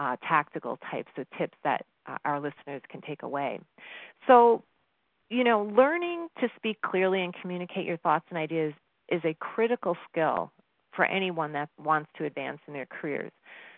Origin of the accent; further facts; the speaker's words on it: New York, United States; I'm from New York and you still live in New York.